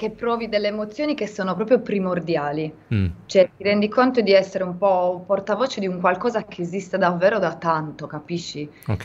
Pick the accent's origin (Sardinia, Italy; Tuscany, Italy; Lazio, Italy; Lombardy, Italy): Sardinia, Italy; accent: Gallurese; Anche il mio dialetto, quello gallurese